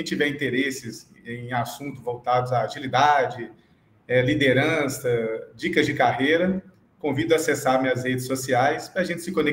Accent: Belo Horizonte, Minas Gerais, Brazil; Sou mineiro, sou aqui de BH

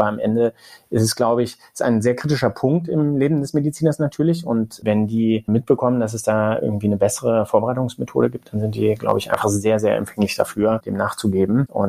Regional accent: Braunschweig, Lower Saxony, Germany; born there; ich komme gebürtig aus Braunschweig, habe Medizin in Göttingen studiert

